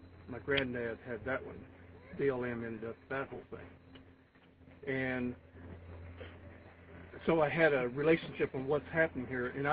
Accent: Kansas, United States; Yeah, I'm from Kansas, and I was watching the news, finding out what was happening here, and I got out of the cattle thing when I turned 21

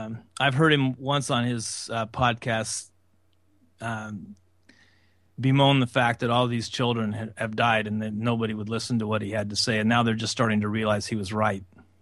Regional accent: Medford, Oregon, United States; The only time I ever got to see him talk in person was here in Medford, Oregon, right here in my hometown.

